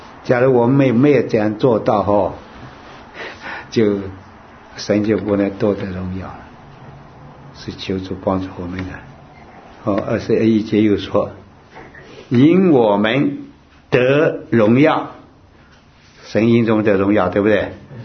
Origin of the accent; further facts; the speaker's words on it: China; 现在，我们中国人这印比较多，外国人是用签字哦